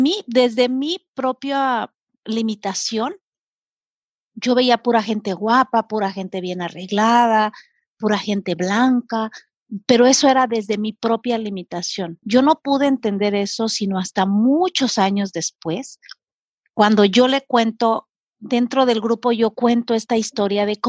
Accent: Mexico; yo hablo inglés como mexicana, porque pues soy mexicana, lo aprendí de adulta

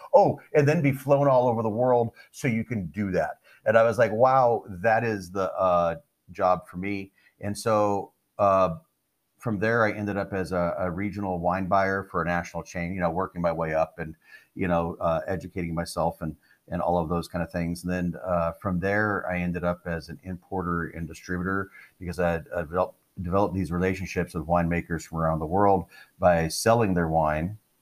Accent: Phoenix, Arizona, United States; born and raised in Phoenix, Arizona, to parents who didn't drink wine

